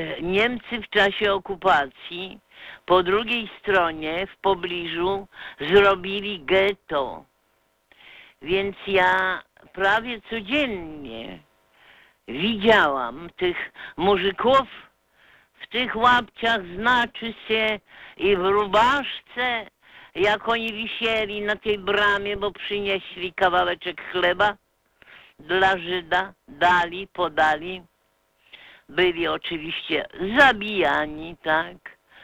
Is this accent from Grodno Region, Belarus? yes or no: yes; Grodno, Grodno Region, Belarus; Pochodzę z Grodna, proszę panów. To było miasto w nieomalże 60% zamieszkałe przez Żydów.